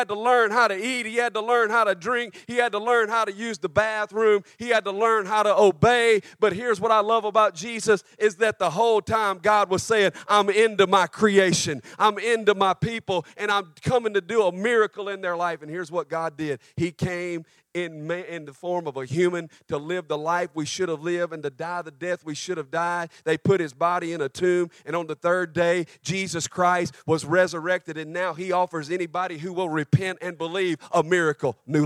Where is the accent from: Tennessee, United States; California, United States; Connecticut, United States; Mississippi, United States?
Mississippi, United States; I grew up in Mississippi where racism was the norm.